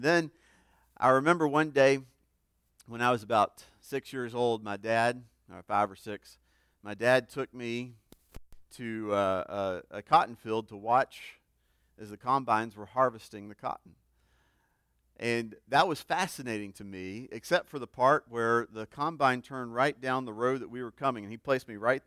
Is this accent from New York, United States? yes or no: no; Mississippi, United States; Growing up in Mississippi, one of the first things that I can remember as a young boy, I grew up in the city, but we would travel through the country quite a bit